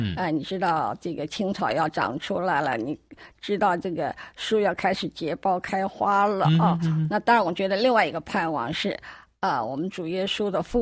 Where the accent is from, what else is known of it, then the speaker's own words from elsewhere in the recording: northern China, China; 有，我是北方人。